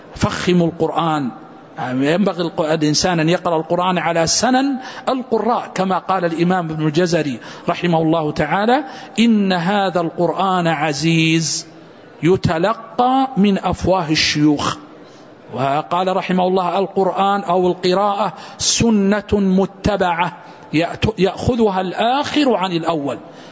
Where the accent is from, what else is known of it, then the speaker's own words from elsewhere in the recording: Riyadh, Riyadh Province, Saudi Arabia; إنسان في نجد مثلا عندنا في الرياض